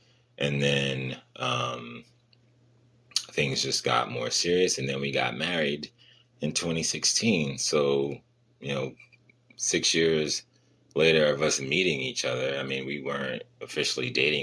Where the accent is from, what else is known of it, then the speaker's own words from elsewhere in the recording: New Jersey, United States; moved away; I mean, you know me, like I'm originally from Jersey. I moved 3,000 miles away from my family and close friends